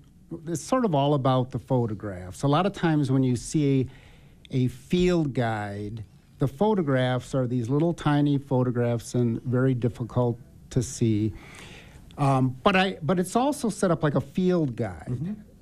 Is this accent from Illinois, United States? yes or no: no; Michigan, United States; Right. So I'm from Michigan, and I retired about 5 years ago.